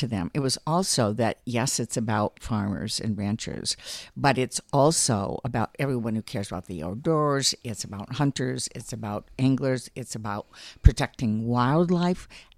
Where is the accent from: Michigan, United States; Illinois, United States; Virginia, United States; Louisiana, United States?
Michigan, United States; Clare; growing up in Clare, my dad was an avid hunter and fisherman